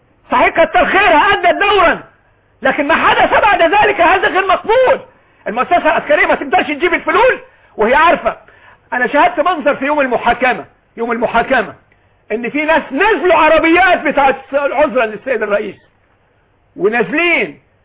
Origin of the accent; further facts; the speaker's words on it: Egypt; احنا ابناء مصر شعب مصر المطحون